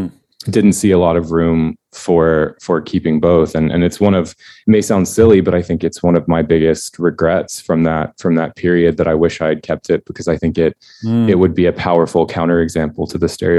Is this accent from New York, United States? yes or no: no; Alabama, United States; I grew up in Alabama and in Northern Alabama, and in particular in a small, very small, extremely rural community.